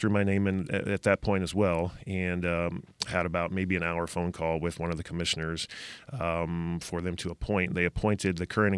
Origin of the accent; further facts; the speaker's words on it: Texas, United States; Yeah, born and raised in Texas.